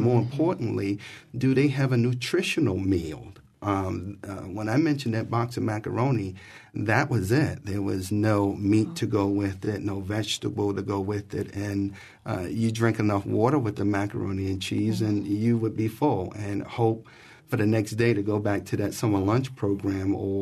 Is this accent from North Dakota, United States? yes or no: no; New York City, New York, United States; I always reminisce back when I was growing up in New York City, mm-hmm. Where my mother was receiving government assistance.